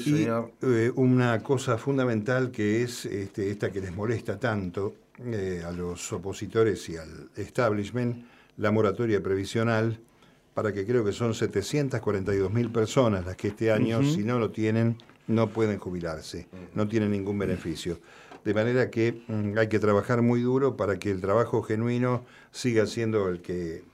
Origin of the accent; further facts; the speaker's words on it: Buenos Aires Province, Argentina; Que como bonaerense y como hombre del conurbano